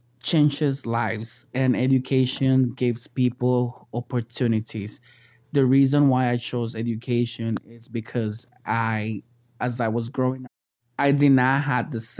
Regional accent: Honduras; first language Spanish; English is a second language; now in Brooklyn, United States; I was born and raised in Honduras.

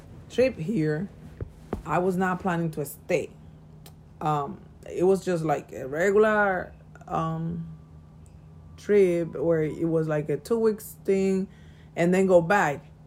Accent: Dominican Republic; now in New York, United States; And then here in Washington Heights, I saw so many people from my town.

